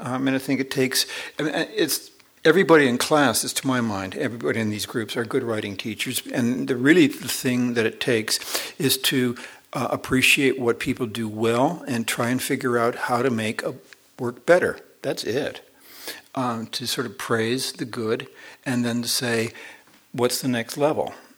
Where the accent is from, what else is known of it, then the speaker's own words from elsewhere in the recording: Cleveland, Ohio, United States; growing up in the Midwest in Cleveland and people telling me that this was the world and how happy I was to be there